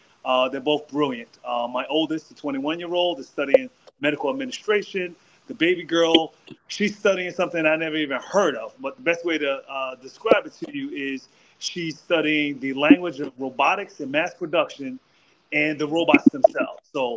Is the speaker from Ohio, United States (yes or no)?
no; Queens, New York, United States; Listen, I actually grew up a full-time New Yorker, right? So first part of my life, Queens, right? Shout out to Queens.